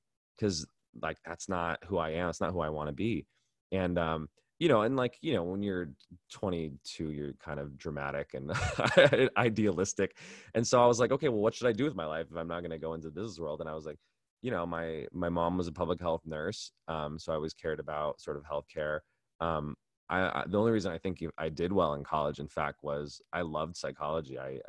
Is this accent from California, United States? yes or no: yes; San Diego, California, United States; also born or lived in East Coast; I'm a SoCal kid. I grew up in San Diego. I spent 4 years in the East Coast. There was a little bit of a longing for me to come back home.